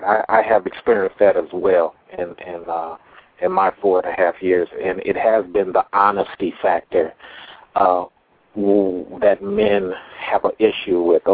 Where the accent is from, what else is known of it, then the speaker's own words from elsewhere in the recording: California, United States; So my thought is, as a Californian, I always wanted to see the laws really strengthen for ladies who were misled.